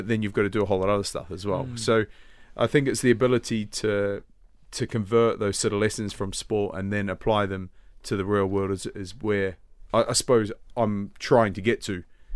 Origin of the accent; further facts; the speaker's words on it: New Zealand; it pains me as a Kiwi